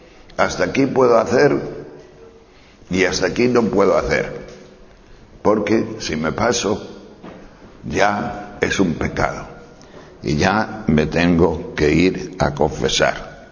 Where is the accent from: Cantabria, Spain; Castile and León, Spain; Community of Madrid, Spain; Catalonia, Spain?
Castile and León, Spain; en la plaza de mi pueblo, que es un pueblo pequeñín, en la montaña de León